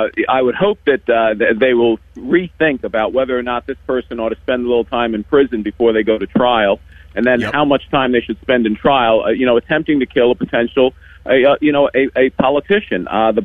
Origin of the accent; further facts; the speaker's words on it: Maryland, United States; But look, I'm from Maryland.